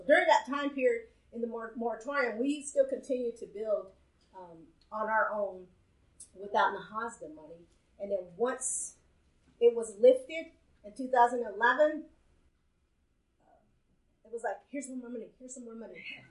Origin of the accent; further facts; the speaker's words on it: Zuni, New Mexico, United States; also born or lived in Acoma; I come from Zuni and Acoma, so I'm used to, like, we're right here.